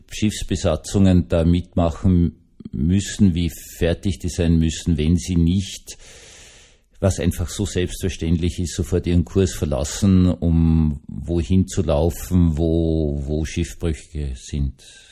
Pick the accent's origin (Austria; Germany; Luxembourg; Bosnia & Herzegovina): Austria; ich bin im Baden, im Strandbad aufgewachsen